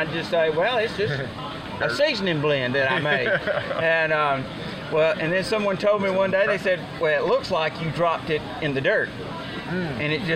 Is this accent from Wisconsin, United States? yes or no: no; Andalusia, Alabama, United States; We're in a few grocery stores, you know, back around home. We're from Andalusia.